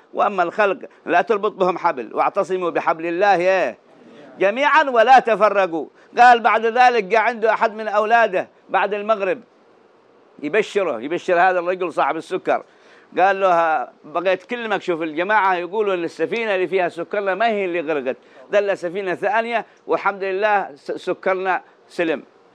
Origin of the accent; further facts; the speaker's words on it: Hadramaut, Yemen; قالوا عندنا في حضرموت سنة من السنين